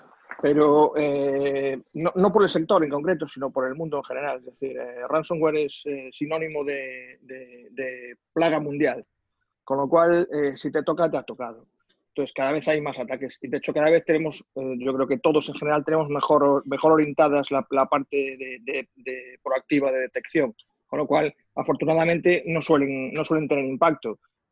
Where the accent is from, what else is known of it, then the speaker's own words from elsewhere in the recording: Galicia, Spain; La pregunta te la devuelvo como buen gallego.